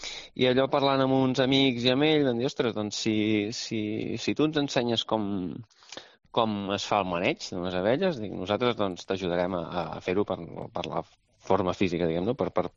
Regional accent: Berga, Catalonia, Spain; Sí que sóc de Berga, és un entorn més o menys rural

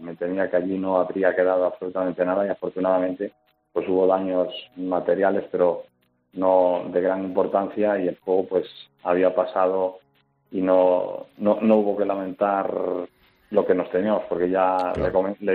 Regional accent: Losadilla, Castile and León, Spain; el fuego se da la casualidad que se originó en mi pueblo, en Losadilla

